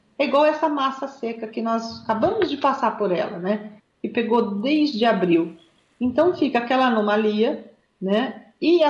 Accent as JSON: {"language": "Portuguese", "region": "Paraná", "country": "Brazil", "said": "Eu vim do norte do Paraná."}